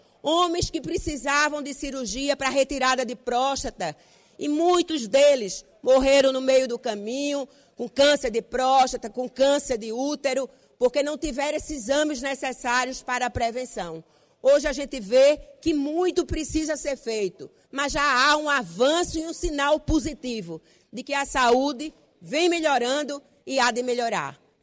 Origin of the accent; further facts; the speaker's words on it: Pernambuco, Brazil; Sou de uma região do sertão do Araripe, que dista aproximadamente 700 quilômetros aqui da capital.